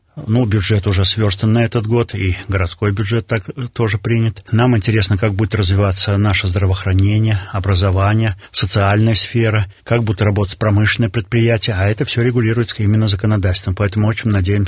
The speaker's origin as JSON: {"language": "Russian", "country": "Belarus", "said": "мы, белорусы, белорусский народ"}